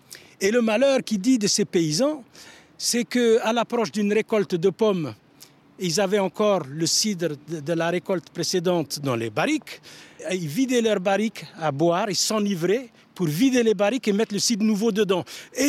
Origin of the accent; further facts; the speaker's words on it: Laghouat, Laghouat Province, Algeria; Moi, je suis natif du Sahara, du sud, du désert, dans le sud algérien, dans une oasis qui s'appelle l'Aghouat.